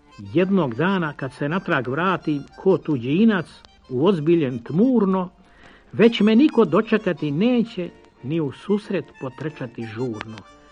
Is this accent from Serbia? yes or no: no; Bosanska Krajina, Bosnia & Herzegovina; Ja sam svoje djetinjstvo proveo u Bosanskoj krajini.